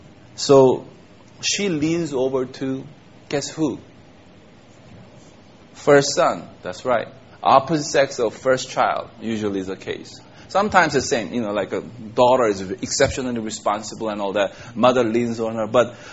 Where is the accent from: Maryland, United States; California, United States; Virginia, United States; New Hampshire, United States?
California, United States; Los Angeles; I come from States, L.A. area, different from the rest of the United States.